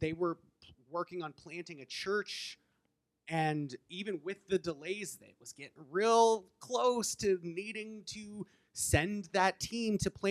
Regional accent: Canada; Most of you know I'm Canadian.

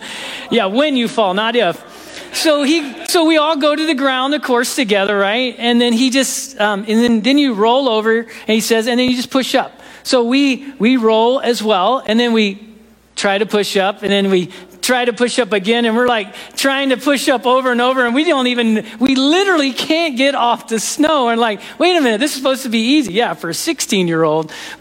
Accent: Alaska, United States; now in Fairbanks, United States; We're from Southeast Alaska. We're just wet all the time.

